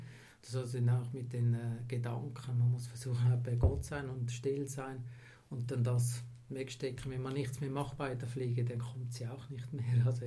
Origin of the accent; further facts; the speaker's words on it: Graubünden, Switzerland; Also in den Ferien bin ich gerne in den Bergen. Ich bin ein Bündner.